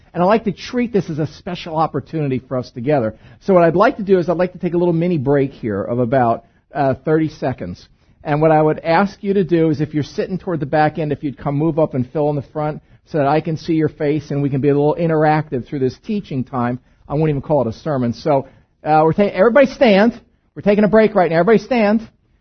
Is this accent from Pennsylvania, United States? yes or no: no; Brooklyn, New York, United States; I'm from Brooklyn, so I can relate to a lot of that.